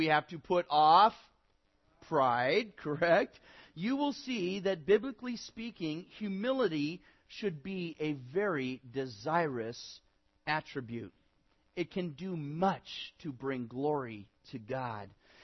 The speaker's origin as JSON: {"language": "English", "town": "Hayward", "region": "California", "country": "United States", "tie": "born or raised there", "said": "And it's in kind of a big theater in the Bay Area. And my hometown paper, the Hayward Daily Review, gave me a review."}